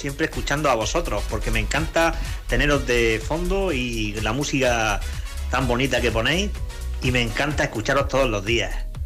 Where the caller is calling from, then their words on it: Cartagena, Region of Murcia, Spain; Buenos días, soy de Cartagena